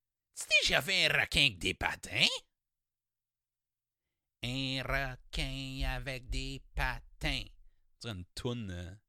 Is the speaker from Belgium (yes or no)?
no; Canada; Je joue, OK, parce que je suis Canadien, puis pour obtenir mon passeport, j'ai pas eu le choix